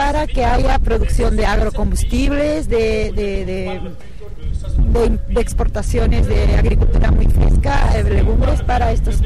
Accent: Peru

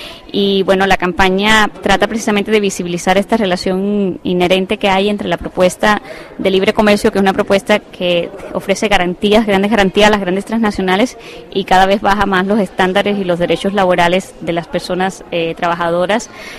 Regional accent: Costa Rica; vengo de Costa Rica, en Centroamérica

